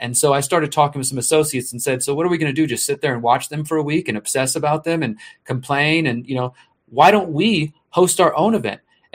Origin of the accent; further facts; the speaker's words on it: Texas, United States; moved away as an adult; now in Mexico; I moved to Mexico in March 2020. I'm from Texas as well, and I was planning on getting land in Texas, but I ended up just coming down here.